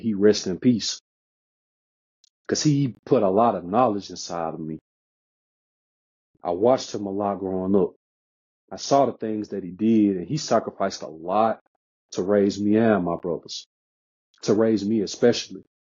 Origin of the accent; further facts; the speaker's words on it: Memphis, Tennessee, United States; You know, I grew up in Memphis, Tennessee, pretty much my whole entire life.